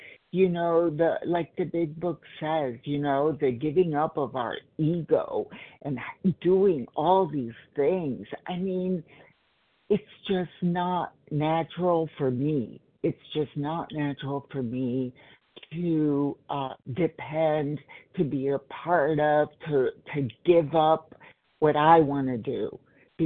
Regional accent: Los Angeles, California, United States; I am from Los Angeles.

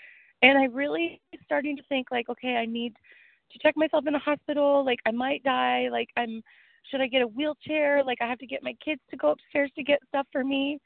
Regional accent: Portland, Oregon, United States; I'm from Portland, Oregon.

